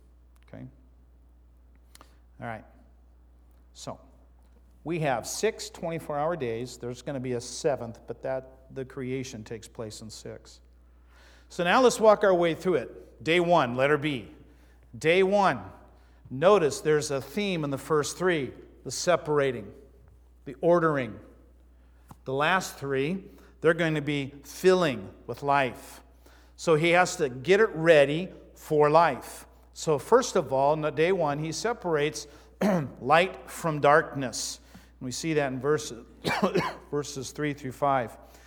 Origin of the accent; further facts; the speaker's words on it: Arizona, United States; I'm from Arizona.